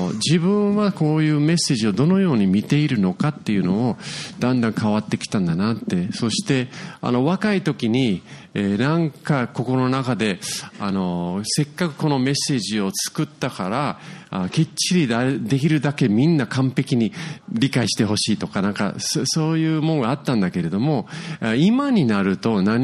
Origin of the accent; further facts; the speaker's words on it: Yokohama, Kanagawa, Japan; 私は横浜育ちなんですね。そして横浜の山手っていうところに住んでて